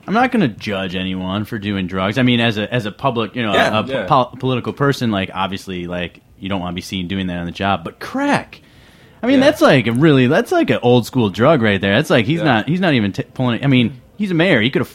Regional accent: New York City, New York, United States; I remember the first time I went to Arizona, I told someone I was from New York

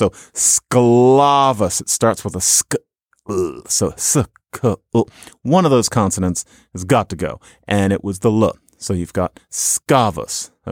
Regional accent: Philadelphia, Pennsylvania, United States; born or raised there

